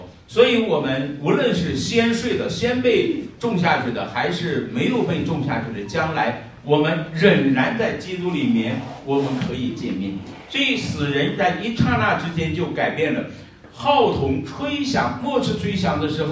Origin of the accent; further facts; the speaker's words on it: Henan, China; accent: Henan dialect; 你本来用我们河南话说，你穿的是个黑布衫